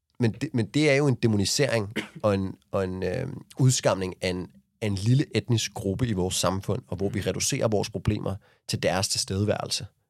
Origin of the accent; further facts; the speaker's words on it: Copenhagen, Capital Region of Denmark, Denmark; Og det siger jeg det her som et barn, der er vokset op i byen, som en københavner, der har boet på alle brokvartererne.